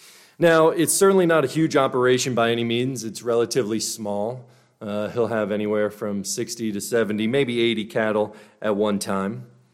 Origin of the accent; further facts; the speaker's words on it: Port St. Lucie, Florida, United States; I grew up in Florida, a small town called Port St. Lucie, and we had a great childhood.